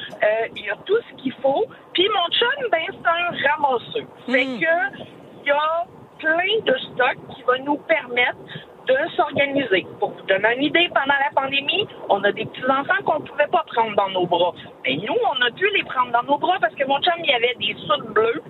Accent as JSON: {"language": "French", "region": "Quebec", "country": "Canada", "said": "on est originaire tous les deux de la Côte-Nord. Moi, je viens de la Mangani. Mon chum est originaire de Port-Cartier."}